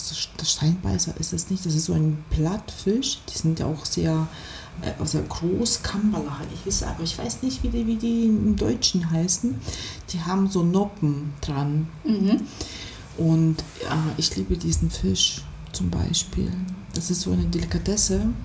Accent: Odesa, Odesa Oblast, Ukraine; Sowjetunion geboren und an einem Ort, wo es tatsächlich ganz, ganz viele Kulturen leben. Ich komme vom Schwarzen Meer aus Odessa und da leben ganz, ganz viele Kulturen. Bulgaren, Juden, Türken, Griechen, Rumänen, Ukrainer, Russen, also alles Mögliche.

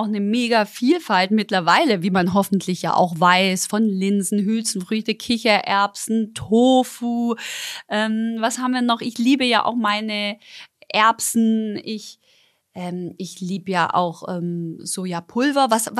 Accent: Stuttgart, Baden-Württemberg, Germany; ich bin ja in Stuttgart geboren und aufgewachsen.

